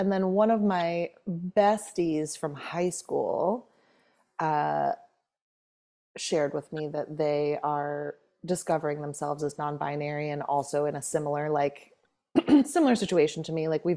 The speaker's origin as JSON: {"language": "English", "region": "California", "country": "United States", "tie": "born or raised there", "said": "I grew up in the Bay Area, so it was very, like, gay, lesbian, I bi"}